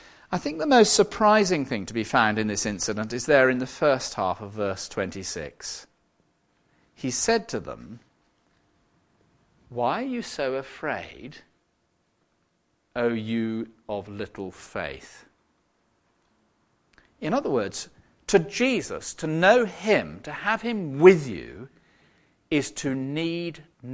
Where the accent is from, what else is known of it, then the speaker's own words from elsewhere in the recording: South West England, United Kingdom; I come from the West Country. We sometimes head down to go surfing.